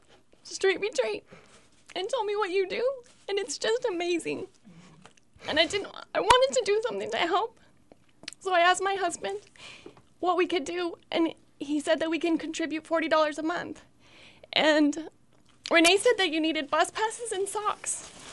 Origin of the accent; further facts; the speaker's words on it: El Paso, Texas, United States; El Paso, Texas.